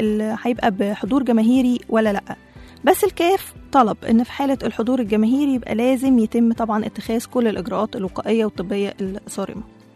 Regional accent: Egypt; احنا عندنا في مصر أصلا لسه في كلام كتير ان الدوري هيكمل ولا هيتلغى

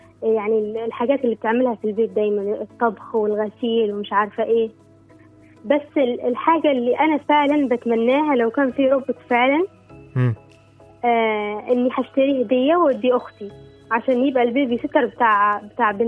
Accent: Yemen; now in Egypt; أنا من اليمن

